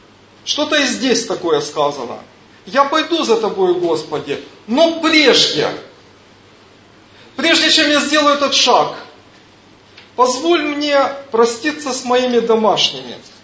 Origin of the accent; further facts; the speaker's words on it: Ukraine; Я тоже приехал с Украины. Не так давно.